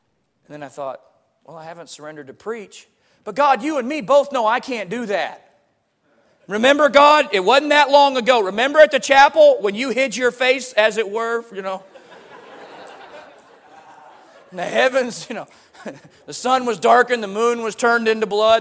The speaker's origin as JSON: {"language": "English", "town": "Pensacola", "region": "Florida", "country": "United States", "tie": "born or raised there", "also_born_or_lived": "Waco, Texas / Indiana / Louisiana / Illinois", "said": "I was born in Waco, Texas. I grew up in Pensacola, Florida. I went to college in Indiana. I worked in a church in Louisiana, and now I'm a missionary to the Yankees in Illinois."}